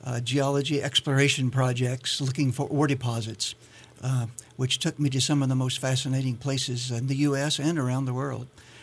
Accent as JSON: {"language": "English", "region": "North Carolina", "country": "United States", "tie": "born or raised there", "said": "I grew up in McDowell County, and as a young kid, I heard the stories about the Brown Mountain Lights"}